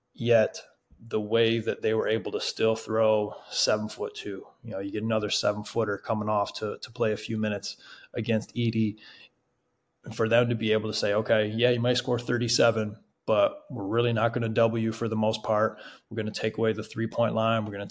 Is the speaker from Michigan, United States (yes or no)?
yes; Michigan, United States; also born or lived in Ohio / Richmond, Indiana; Born and raised in Michigan, spent some time in Ohio, even spent a year in Indiana.